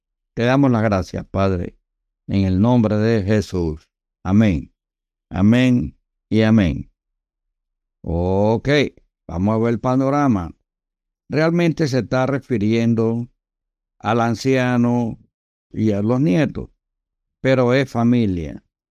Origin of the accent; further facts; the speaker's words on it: Agua Dulce, Coclé, Panama; Crecimos en la República de Panamá, provincia de Coclé, en el distrito de Agua Dulce, corregimiento de Agua Dulce. Tierra bendecida, tierra de la sal y el azúcar.